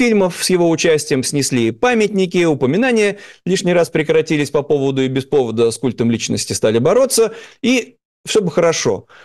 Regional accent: Saint Petersburg, Russia; И здесь вот, ну, в нашем случае, так как мы петербуржцы, любопытно вот продемонстрировать.

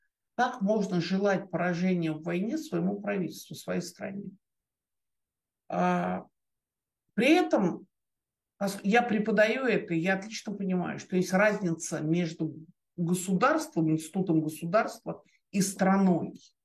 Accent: Moscow, Russia; Я выросла в России, Москва мой дом.

